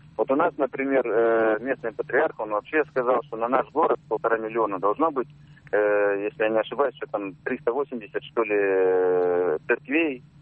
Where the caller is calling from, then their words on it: Yekaterinburg, Sverdlovsk Oblast, Russia; из Екатеринбурга.